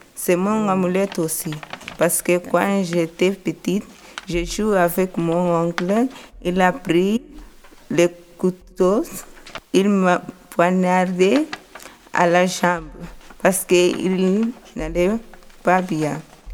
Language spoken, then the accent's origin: French; Guinea-Bissau; French is a second language; je viens de Guinée Bissau j'ai 18 ans